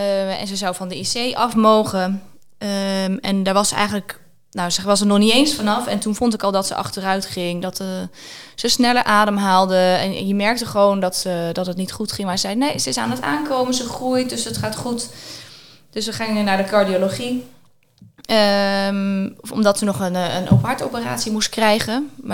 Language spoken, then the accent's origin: Dutch; Zutphen, Gelderland, Netherlands; ik ben 38 jaar. Ik kom uit Zutphen. Daar woon ik samen met mijn man en twee kinderen.